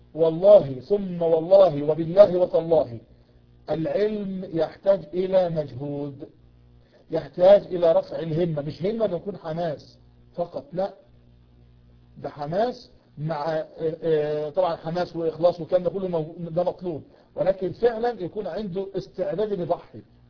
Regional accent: Egypt; accent: Egyptian; بنتكلم باللغه العاميه وبنتكلم باللهجه المصريه

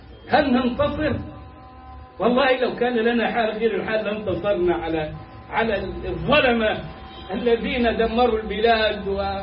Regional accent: Egypt; مفتاح كلامنا كمصريين متعلمين وجهلة والنبي

